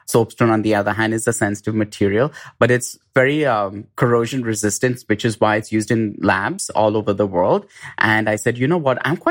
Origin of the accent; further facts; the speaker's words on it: India; because I grew up in India and I kind of wanted to draw in some of these elements from India.